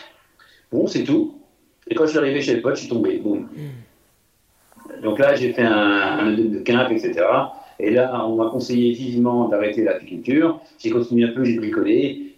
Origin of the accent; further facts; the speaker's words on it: Grand Est, France; comme on fait chez nous en Lorraine, comme je l'ai appris